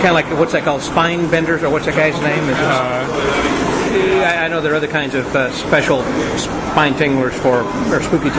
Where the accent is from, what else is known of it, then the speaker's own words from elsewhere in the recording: Salem, Illinois, United States; And my hometown of Salem, Illinois, is called the Gateway to Little Egypt.